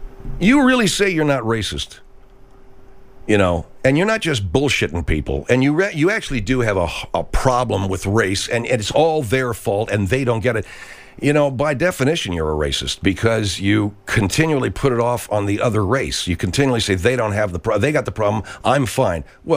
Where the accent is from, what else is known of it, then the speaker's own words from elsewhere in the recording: Arcadia, California, United States; So anyway, in my hometown of Arcadia, California, yeah, you couldn't sell to a guy unless the guy was the guy.